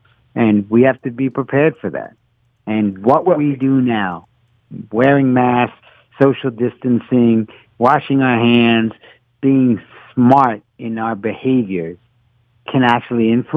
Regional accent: Philadelphia, Pennsylvania, United States; now in Baltimore, United States; Yeah, I was born and raised in Philly, I will say that.

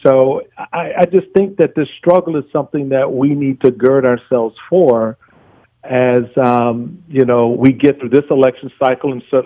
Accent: Washington, District of Columbia, United States; moved away as an adult; now in Maryland, United States; as a Republican growing up in Washington, D.C., as a Republican who moved into Maryland in 1986.

